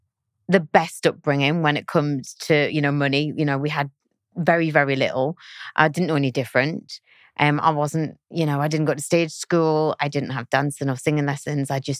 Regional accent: Gateshead, North East England, United Kingdom; I was born in Gateshead in a council estate, and I had a relatively normal upbringing, and I always wanted to be a pop star.

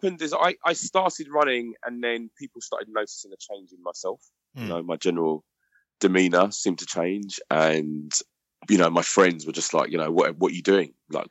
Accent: London, United Kingdom; born there; I was born in the South.

